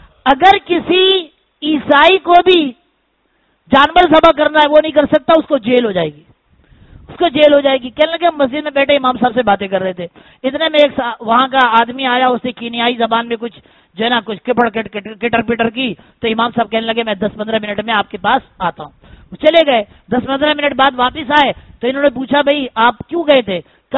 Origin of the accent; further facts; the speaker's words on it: Azamgarh, Uttar Pradesh, India; پوچھنے کی وجہ میں اعظم گڑھ ہی ہوں, ہندوستان میں اعظم گڑھ سے تعلق ہے الحمدللہ.